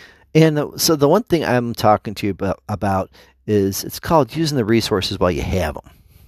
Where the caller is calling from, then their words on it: Cleveland, Ohio, United States; I'm talking to you from Cleveland, Ohio.